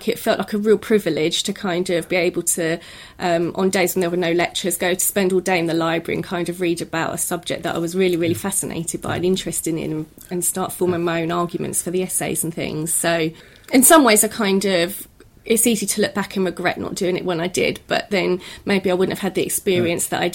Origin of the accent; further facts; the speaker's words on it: Ashford, South East England, United Kingdom; So I was born in Ashford, and I've pretty much stayed there throughout university. And even when I worked in London, I still commuted from where I was born.